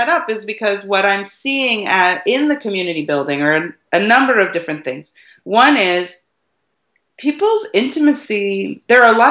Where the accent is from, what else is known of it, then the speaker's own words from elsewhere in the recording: Hawaii, United States; like growing up in Hawaii. So we got married in Hawaii